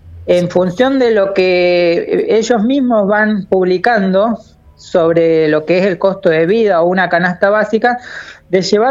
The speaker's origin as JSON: {"language": "Spanish", "town": "Cinco Saltos", "region": "Río Negro", "country": "Argentina", "said": "secretario adjunto. Yo soy de Cinco Saltos, así que bueno, cerquita ahí de Cipolletti."}